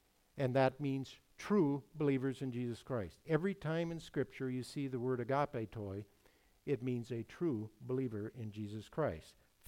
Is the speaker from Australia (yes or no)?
no; Wilmer, United States; When I was a young person growing up in the Wilmer area, the church that I attended, they routinely called each other brother so-and-so or sister so-and-so.